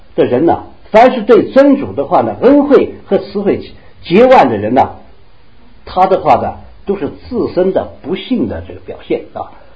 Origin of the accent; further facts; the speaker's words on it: China; 我们中国人的话认为生病的话是风寒暑湿燥热